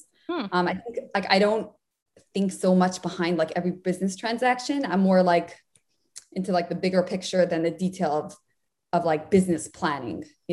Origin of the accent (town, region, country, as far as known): Muncie, Indiana, United States; born or raised there